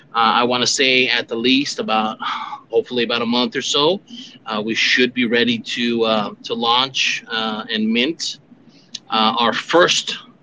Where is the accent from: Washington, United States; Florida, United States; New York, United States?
Florida, United States; Miami; moved away as an adult; All right, I'm originally from Florida, Dade County, Miami in the house. And I came down here in 2009 in California.